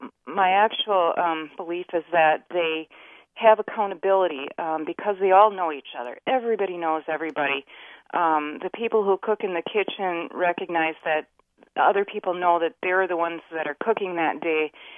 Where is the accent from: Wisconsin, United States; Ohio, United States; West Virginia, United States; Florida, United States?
Wisconsin, United States; Oshkosh; Actually, I'm from Oshkosh, but I started working in Berlin about a year and a half ago.